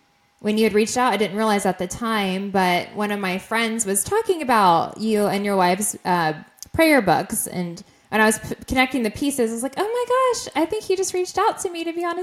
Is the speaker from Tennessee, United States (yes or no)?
no; Indiana, United States; now in Georgia, United States; So I absolutely love Georgia, but I'm from Indiana originally. So I'm a Midwest girl, but I'm a Southerner now.